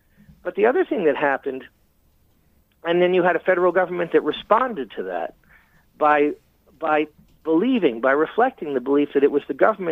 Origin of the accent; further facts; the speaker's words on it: Memphis, Tennessee, United States; You know, I grew up in Memphis, Tennessee, and in Memphis, the zoo and all the parks were built by the WPA.